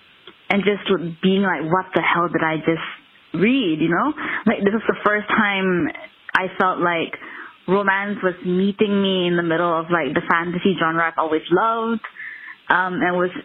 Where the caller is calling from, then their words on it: Kuala Lumpur, Malaysia; I'm calling from Kuala Lumpur, Malaysia.